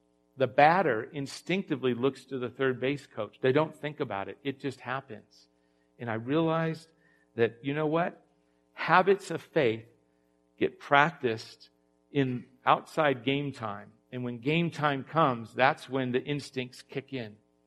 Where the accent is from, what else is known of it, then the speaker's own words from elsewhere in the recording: United States; It might be I'm from the West. I'm in America. I grew up kind of like pull yourself up by your bootstraps, individualistic thinking, can do.